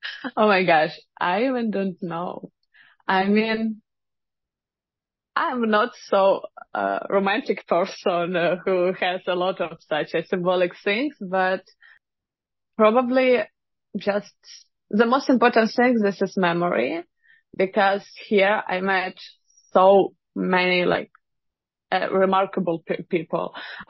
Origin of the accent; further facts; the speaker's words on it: Eastern Ukraine, Ukraine; English is a second language; moved away; I'm from Eastern Ukraine, it was 10 years ago, a very dangerous part of Ukraine, and still even more dangerous for now.